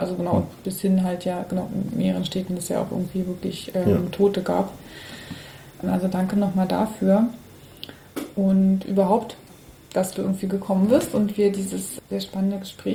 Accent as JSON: {"language": "German", "town": "Cottbus", "region": "Brandenburg", "country": "Germany", "tie": "born or raised there", "said": "Also ich bin ja in Cottbus groß geworden"}